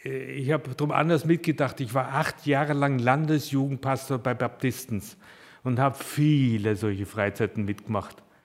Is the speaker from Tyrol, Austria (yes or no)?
no; Vienna, Austria; now in Uetersen, Germany; Wenn ihr in meiner Aussprache ein bisschen was Komisches hört, ich bin Wiener. Also man darf es ein bisschen hören manchmal, ne?